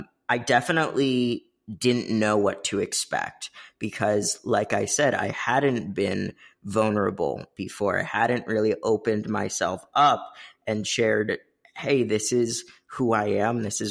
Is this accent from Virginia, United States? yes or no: yes; Richmond, Virginia, United States; moved away as an adult; Yeah, in Richmond, Virginia. So lived there all my life up until I was 19.